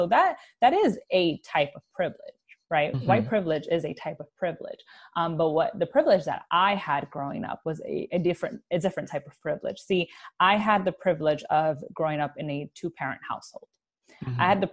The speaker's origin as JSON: {"language": "English", "town": "Bronx", "region": "New York", "country": "United States", "tie": "born or raised there", "said": "growing up in the Bronx in the 90s"}